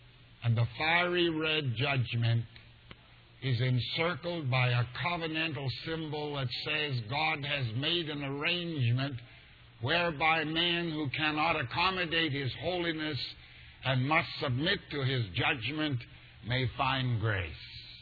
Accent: Canada; I'm a Canadian, and as a Canadian, my heritage is British.

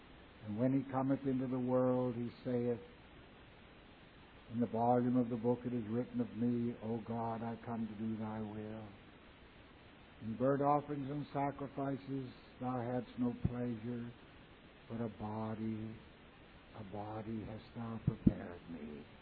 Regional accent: Canada; some of us are Americans, some of us are others. I'm a Canadian.

